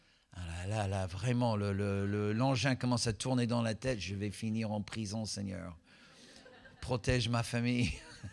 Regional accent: United States; French is a second language; Si vous n'avez pas encore distingué, je suis américain.

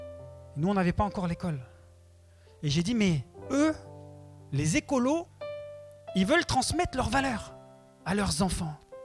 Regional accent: Côte d’Ivoire; now in Europe; Tous les deux, on est en Côte d'Ivoire. On est ivoirien. Et ayant grandi en Afrique, on n'a pas les mêmes problèmes qu'il y a ici en Europe

